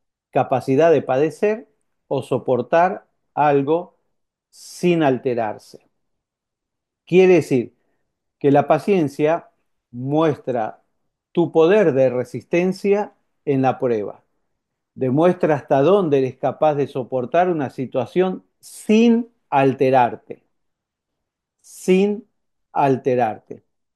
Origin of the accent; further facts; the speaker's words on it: Argentina; en mi país, en Argentina, donde hay 220